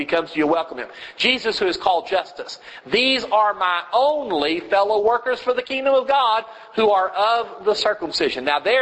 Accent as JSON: {"language": "English", "region": "Texas", "country": "United States", "tie": "born or raised there", "said": "now I was raised in West Texas. And I'll tell you something, you go to certain parts of West Texas."}